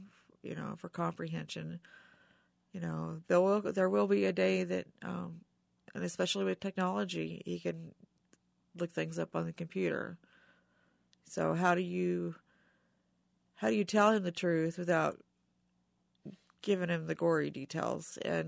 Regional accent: United States; I'm patriotic. I'm an American. I'm pro-troop.

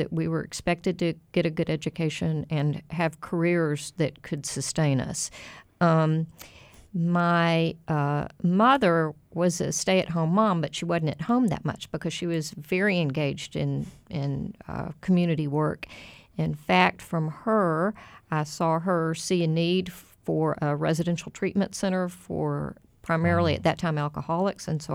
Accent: Waco, Texas, United States; I feel that I'm very privileged to have been born and raised in Waco, Texas.

